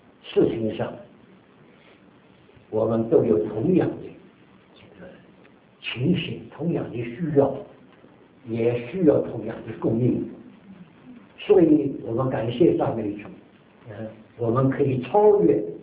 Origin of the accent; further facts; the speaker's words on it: China; now in United States; 虽然我是从中国来的，但是我感谢主，当我一到美国的时候是1952年的时候，我一生的大部分时间都是在美国